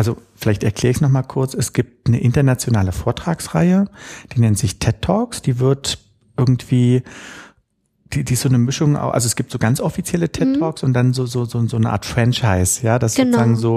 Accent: Berlin, Germany; Ich bin echter Berliner, ja. Nein. Ich bin hier, 3 Kilometer von hier geboren, ja. Und wir sind zu DDR-Zeiten, dann eben noch mit meiner Mutter, meinem Stiefvater, meinem Bruder, sind wir in die Hackischen Höfe gezogen, in eine 170 Quadratmeter Wohnung.

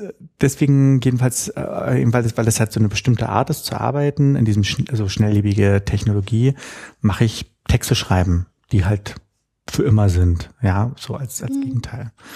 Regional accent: Berlin, Germany; Ich bin echter Berliner, ja. Nein. Ich bin hier, 3 Kilometer von hier geboren, ja. Und wir sind zu DDR-Zeiten, dann eben noch mit meiner Mutter, meinem Stiefvater, meinem Bruder, sind wir in die Hackischen Höfe gezogen, in eine 170 Quadratmeter Wohnung.

